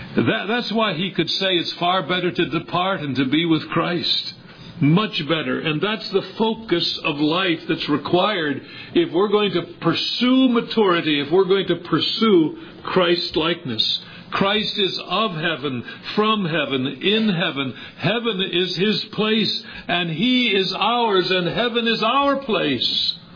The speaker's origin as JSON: {"language": "English", "town": "Chicago", "region": "Illinois", "country": "United States", "tie": "born or raised there", "said": "when I was a boy, I'll tell you how old I was, and growing up in Chicago, the milkman drove a wagon with horses in the front of it."}